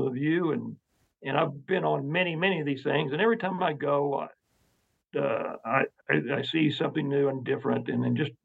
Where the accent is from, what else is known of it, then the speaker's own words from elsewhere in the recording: Hobart, Oklahoma, United States; I grew up in Hobart, Oklahoma. It's about 50, 60 miles from here.